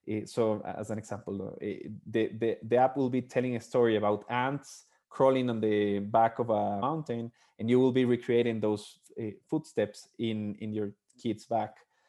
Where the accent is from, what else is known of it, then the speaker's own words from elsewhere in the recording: Ecuador; moved away; also born or lived in Australia; I'm originally from Ecuador in South America.